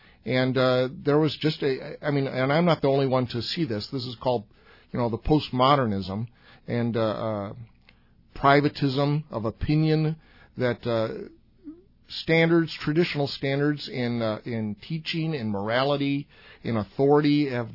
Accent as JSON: {"language": "English", "town": "Chicago", "region": "Illinois", "country": "United States", "tie": "born or raised there", "said": "I grew up in Chicago during"}